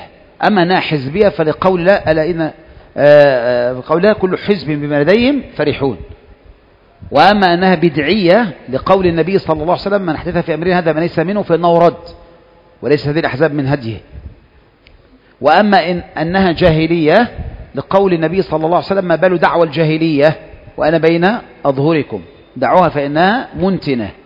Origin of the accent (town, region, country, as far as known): Egypt